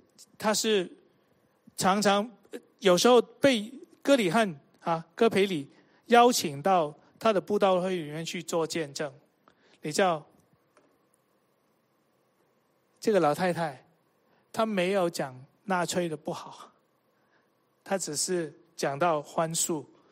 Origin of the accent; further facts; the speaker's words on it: Hong Kong; 特别现在我在香港，因为我从香港来的